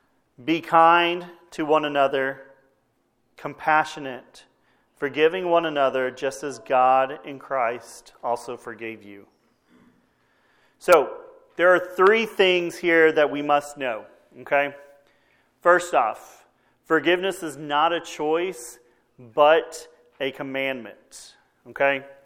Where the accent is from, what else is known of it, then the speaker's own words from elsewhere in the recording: Texas, United States; That's kind of what I grew up hearing back in Texas